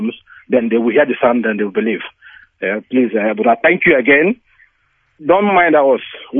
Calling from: Luton, East of England, United Kingdom; Good evening. … I'm calling from Luton, UK.

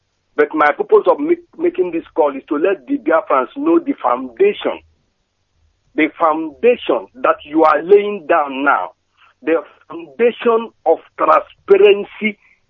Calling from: Norway; consider yourself as a failure if you are in Norway. I'm speaking from Norway.

